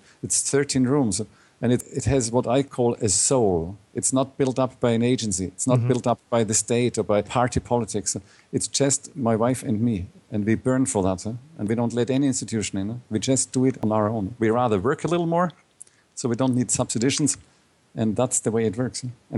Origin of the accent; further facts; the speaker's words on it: Vienna, Austria; And I always had to say, you know, I'm from Vienna. We are not very familiar with this movie.